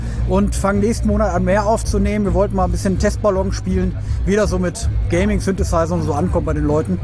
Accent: Essen, North Rhine-Westphalia, Germany; Wir kommen aus Essen.

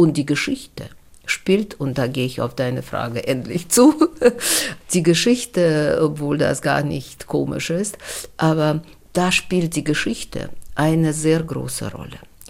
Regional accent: Russia; Und bei uns in Russland dauerte das sehr lange.

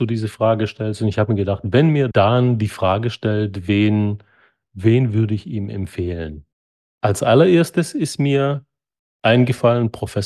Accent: Greece; now in Germany; Ich bin Grieche, er ist Deutscher. Ich bin im Süden Deutschlands, er im Norden.

